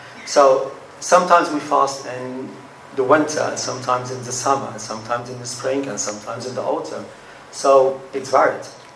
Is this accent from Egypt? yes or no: yes; Cairo, Cairo Governorate, Egypt; English is a second language; moved away as an adult; now in England; I'm originally from Egypt. I was born in Egypt and came to England in 2010. So I lived there until I was 39.